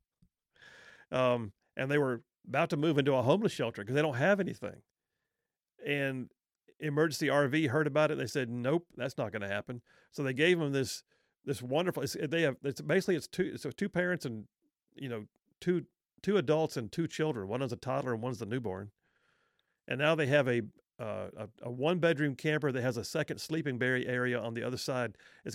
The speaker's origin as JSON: {"language": "English", "country": "United States", "said": "And I'm an American citizen and I'm a taxpayer."}